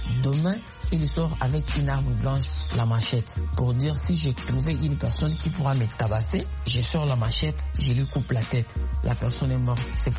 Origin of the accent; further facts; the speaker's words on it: DR Congo; Ici chez nous en Afrique, si vous voyez aujourd'hui, nous avons le problème de délinquance par-ci par-là, comme chez moi en RDC, on parle de bandits communément appelés Kununa